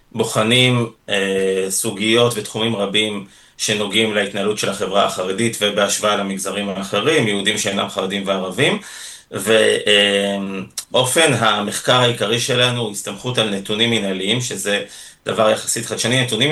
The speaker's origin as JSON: {"language": "Hebrew", "town": "Ruhama", "region": "Southern District", "country": "Israel", "tie": "born or raised there", "said": "אני גדלתי בקיבוץ רוחמה, שם אני מתגורר גם היום, כחבר קיבוץ ובן חוזר, וגדלתי בקהילה של לינה משותפת, קיבוץ שיתופי."}